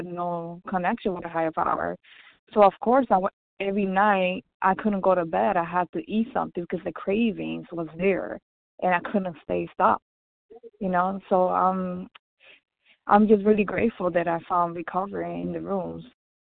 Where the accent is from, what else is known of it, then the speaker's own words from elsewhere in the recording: New York City, New York, United States; from New York City, compulsive overeater.